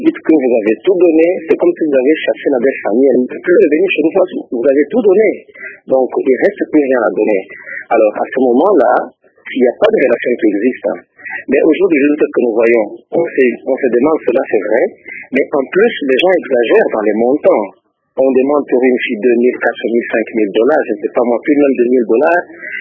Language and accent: French; Kasaï, DR Congo; moi je viens du Kassai, hein, dans le Kassai, la dot en général elle est déterminée.